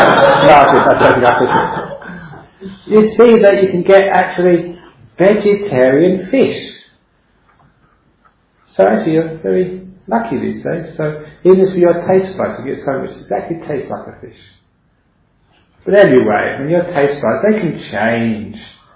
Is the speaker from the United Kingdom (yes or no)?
yes; London, United Kingdom; born there; because I was born in London, I picked up his accent straight away.